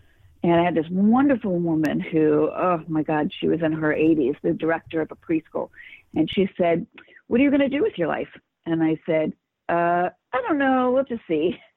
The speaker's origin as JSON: {"language": "English", "town": "Los Angeles", "region": "California", "country": "United States", "tie": "born or raised there", "said": "And I grew up in Los Angeles."}